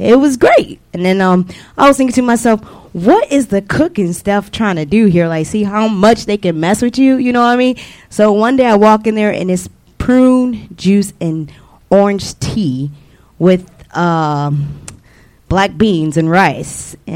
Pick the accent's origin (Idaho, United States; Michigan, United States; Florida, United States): Michigan, United States; Detroit; I'm from Michigan, Detroit.